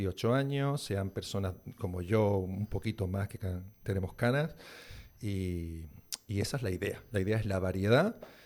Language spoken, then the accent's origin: Spanish; Cádiz, Andalusia, Spain; Esto fue en Cádiz.